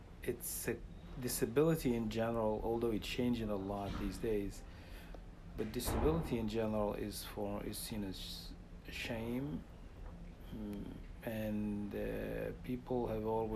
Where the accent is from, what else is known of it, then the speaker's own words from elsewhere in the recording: Morocco; now in United States; I am from a small oasis in southeastern Morocco, bordering the Algerian-Moroccan border, north of Golmim and south of Agadir.